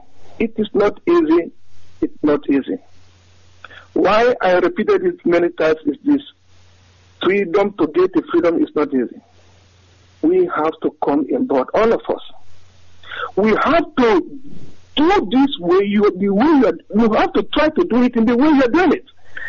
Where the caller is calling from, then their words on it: Frankfurt, Hesse, Germany; Okay, good evening once again from Frankfurt, Germany. I'm calling from Germany.